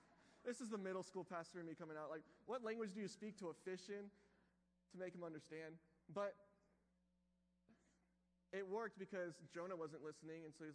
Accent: Texas, United States; I'm from Texas, but like I grew up in a old school Southern Baptist church where like people wore suits on Sundays.

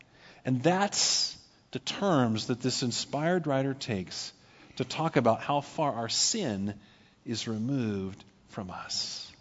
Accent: Paradise, California, United States; When I was a boy, I grew up in Paradise, California, about 100 miles north of here.

